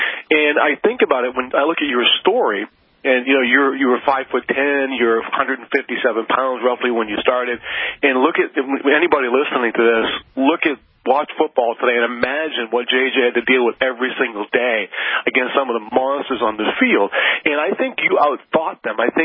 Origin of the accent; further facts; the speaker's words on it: Boston, Massachusetts, United States; he's from the same area I grew up in Boston.